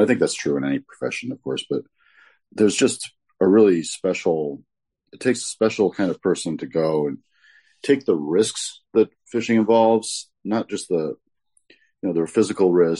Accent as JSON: {"language": "English", "town": "Chicago", "region": "Illinois", "country": "United States", "tie": "born or raised there", "said": "I grew up in the suburbs of Chicago, outside of Chicago in the north suburbs. And that I originally came out to the West Coast in 1994"}